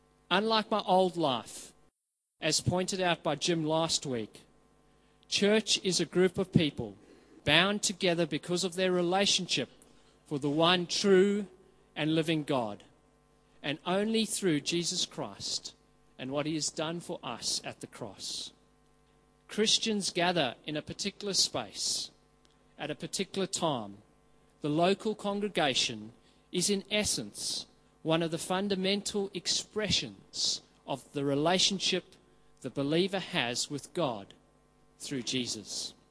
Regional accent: South Africa; moved away as an adult; now in Australia; Before I moved to Australia as an 18-year-old, as some of you know, I grew up in South Africa.

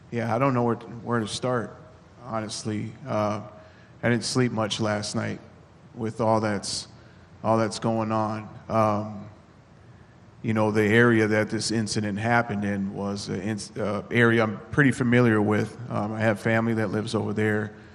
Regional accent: Minneapolis, Minnesota, United States; I've learned over time and growing up in Minneapolis that when you get pulled over

